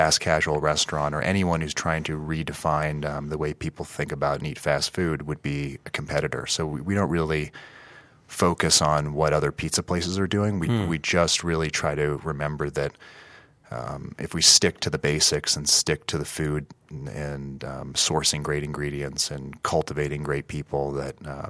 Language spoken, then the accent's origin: English; Canada; Well, you know, I grew up in Canada